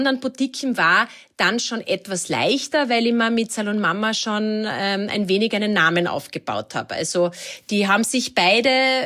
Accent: Carinthia, Austria; bin ja in Kärnten am Wörthersee aufgewachsen und natürlich da ist das Thema Wasser und Ertrinken omnipräsent

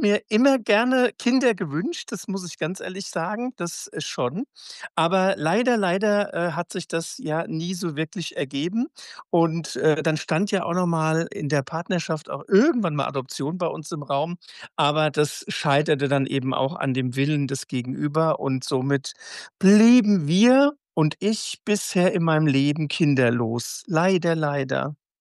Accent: Frankfurt, Hesse, Germany; Ich bin waschechter Frankfurter, genau. Und bin zwar in diesen, ich sage, die Original-Frankfurter sage es immer die Zone Randgebiete, weil das natürlich so die nördlichen Stadtteile sind

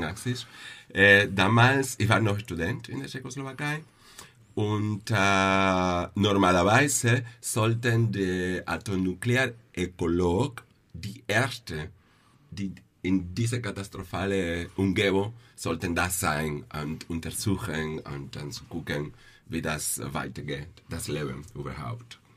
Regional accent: Cuba; German is a second language; Ja, ich komme aus Kuba.

